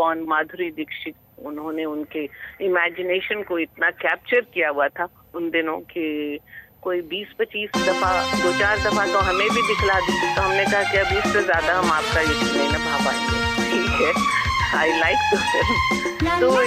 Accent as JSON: {"language": "Hindi", "region": "Bihar", "country": "India", "said": "वो छठ में हमारे यहाँ, हम बिहार से हैं"}